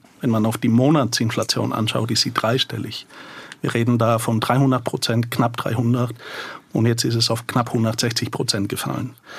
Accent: Bulgaria; now in Germany; Ich bin selber in Bulgarien aufgewachsen und habe in den 90er Jahren eine Hyperinflation durchgemacht.

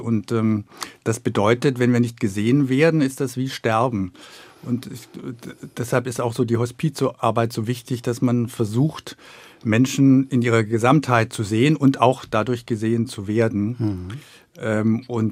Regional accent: Warmbronn, Baden-Württemberg, Germany; also born or lived in Stuttgart; now in Berlin, Germany; Also ich bin Schwabe, Stuttgart geboren und in Warmbronn aufgewachsen, ein kleines Dorf in der Nähe von Stuttgart.

